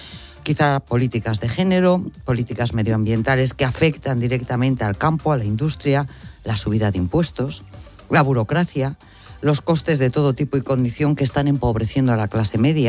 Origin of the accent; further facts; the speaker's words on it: Castile and León, Spain; un día menos también para saber qué es lo que puede pasar en mi tierra, en Castilla y León